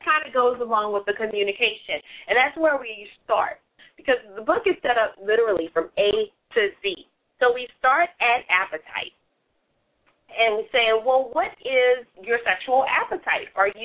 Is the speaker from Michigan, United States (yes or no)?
no; New Orleans, Louisiana, United States; I'm originally from New Orleans. So I have always eaten gumbo